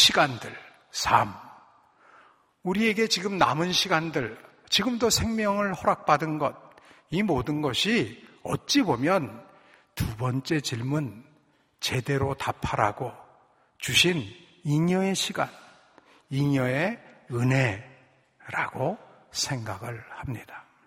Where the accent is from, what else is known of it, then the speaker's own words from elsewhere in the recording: South Korea; born there; 제가 20대까지는, 20대 초반까지는 대한민국에서 태어난 게 별로 그렇게 기쁘고 신나지 않았던 때도 많이 있었습니다.